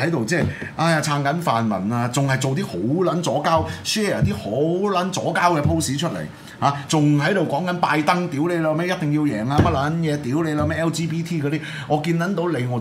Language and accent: Cantonese; Hong Kong; 因為我哋香港人已經冇其他方法去表達嗰種憤怒啊嘛